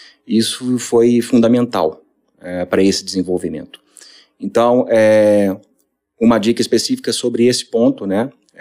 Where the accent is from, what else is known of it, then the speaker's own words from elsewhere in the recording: Nova Lima, Minas Gerais, Brazil; Inclusive, eu sou de Nova Lima.